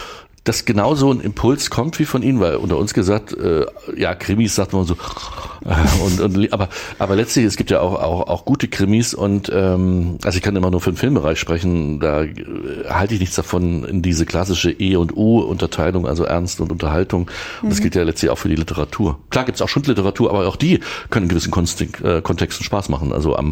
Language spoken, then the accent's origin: German; Erfurt, Thuringia, Germany; weil ich auch gebürtiger Erfurter bin. Ich mag die Stadt auch sehr, aber wir sind schon so lange hier drin, wir, die hier aufgewachsen sind